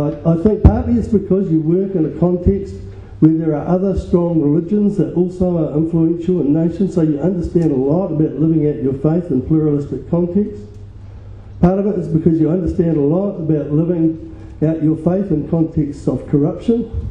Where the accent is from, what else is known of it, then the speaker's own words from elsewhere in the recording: New Zealand; As I said last night, I'm from New Zealand.